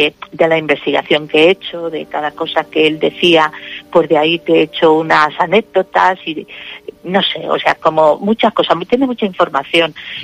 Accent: Alcázar de San Juan, Castilla-La Mancha, Spain; now in Alicante, Spain; Yo en el año 72, mi familia nos tuvimos que venir a Alicante. Yo soy de Alcázar de San Juan, porque no había y había que salir. Entonces salimos, nos vinimos aquí.

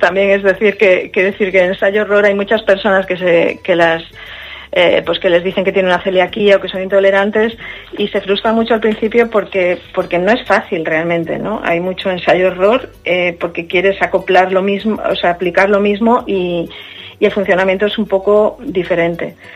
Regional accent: A Coruña, Galicia, Spain; yo soy de origen gallego, de La Coruña, y ahí ya sabéis que hay mucha tradición de buenos panes.

